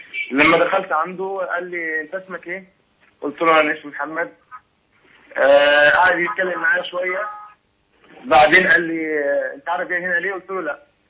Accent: Palestine; انا فلسطيني الجنسية.

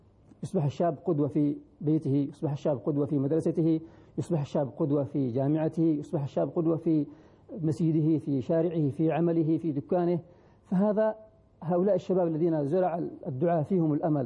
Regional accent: Yemen

